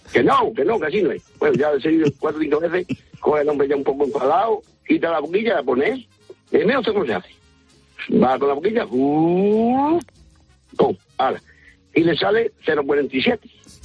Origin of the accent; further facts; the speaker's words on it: Extremadura, Spain; Yo soy de Miada, un pueblo de aquí, de Cáceres